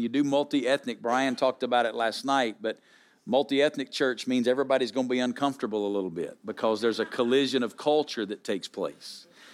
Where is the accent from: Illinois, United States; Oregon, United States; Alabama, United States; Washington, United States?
Alabama, United States; moved away as an adult; now in Las Vegas, United States; I grew up in Alabama. There's nothing multi-ethnic about Alabama. We are not known in history from Alabama for our racial and ethnic progress. That is not my state's historical reality.